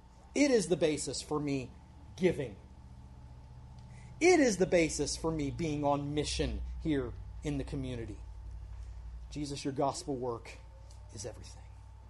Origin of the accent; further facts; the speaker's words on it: Ohio, United States; also born or lived in Kentucky; I grew up around the Amish in Ohio and Kentucky.